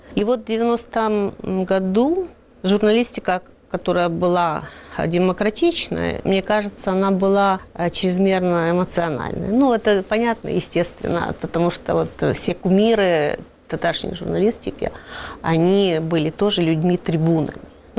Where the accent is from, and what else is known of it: Volyn Oblast, Ukraine; born or raised there